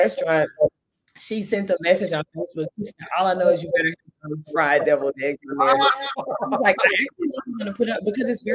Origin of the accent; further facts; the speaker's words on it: Texas, United States; I mean, again, I'm from Texas. We deep fry anything.